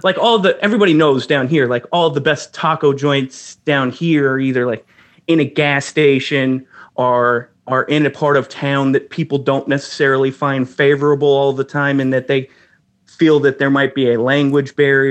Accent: Dallas, Texas, United States; also born or lived in Irving; now in Richardson, United States; I was born in Irving, Texas, which is a little suburb outside of Dallas. It's where the DFW airport is. Then I grew up pretty much everywhere around Dallas. I currently reside in Richardson, Texas, which is probably the closest suburb to Dallas

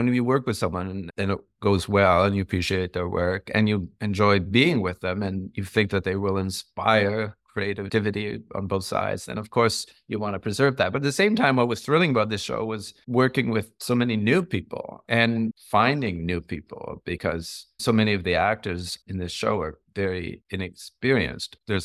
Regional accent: Toronto, Ontario, Canada; I grew up in Toronto, in Canada, and I didn't think the idea of making movies was really even a possibility.

